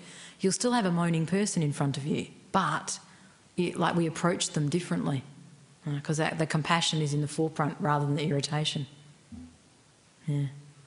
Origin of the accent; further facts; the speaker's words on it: Australia; Like, I'm not Tibetan, I'm Australian.